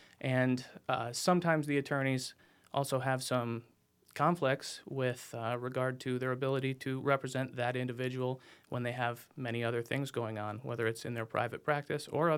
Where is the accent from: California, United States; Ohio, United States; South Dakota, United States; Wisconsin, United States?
South Dakota, United States; Brookings; So I grew up in Brookings, South Dakota. I went to high school there, graduated from SDSU, went to law school in St. Paul at William Mitchell College of Law, came back to South Dakota